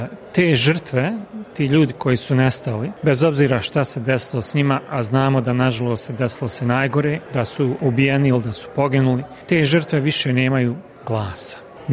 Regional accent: Bosnia & Herzegovina; naročito u Bosni i Hercegovini, odakle sam ja

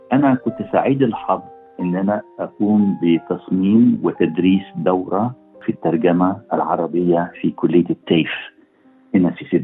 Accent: Egypt; أنا كمصري من أفريقيا

